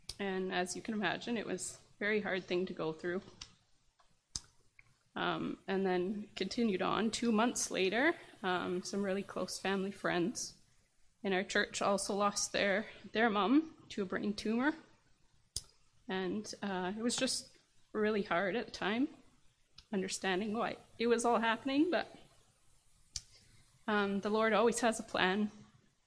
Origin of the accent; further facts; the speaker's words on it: Vancouver, British Columbia, Canada; I was very privileged to be born in a loving Christian home. I was born and raised in Vancouver, and we went to church every Sunday